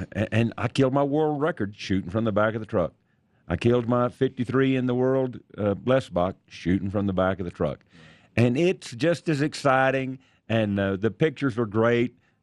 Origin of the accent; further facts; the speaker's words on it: Texas, United States; But I grew up down in Texas, and we used to go out, you know, rabbit hunting and shoot from the back of the truck